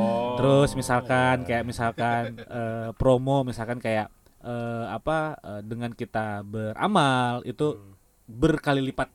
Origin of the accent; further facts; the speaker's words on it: Surabaya, East Java, Indonesia; karena kami dari Surabaya